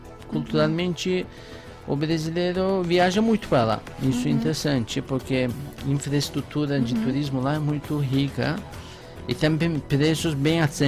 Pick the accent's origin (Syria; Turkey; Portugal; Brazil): Turkey; Istanbul; quando eu falei que eu sou de Istambul